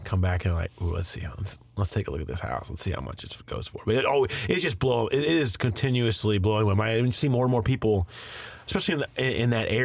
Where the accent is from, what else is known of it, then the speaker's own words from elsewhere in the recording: Mason, Ohio, United States; I grew up in Mason, Westchester area, and it's fine. You know, I grew up a suburban guy. I hardly ever went downtown or came.